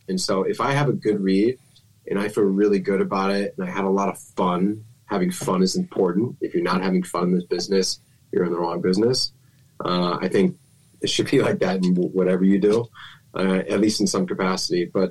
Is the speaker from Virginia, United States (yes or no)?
yes; Hampton, Virginia, United States; was born and raised in Hampton, Virginia. I went to high school in Yorktown, just not down the street, but I guess we'll just say down the road.